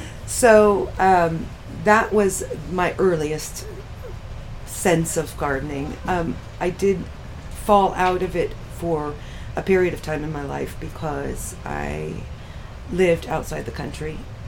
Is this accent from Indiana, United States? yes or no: no; California, United States; Well, my background is that, of course, I was raised in Tuolumne County, and my parents both were gardeners of their own sort.